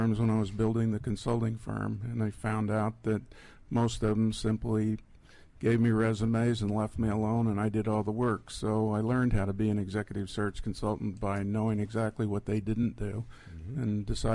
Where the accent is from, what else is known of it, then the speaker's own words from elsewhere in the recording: Boulder City, Nevada, United States; Boulder City, Nevada.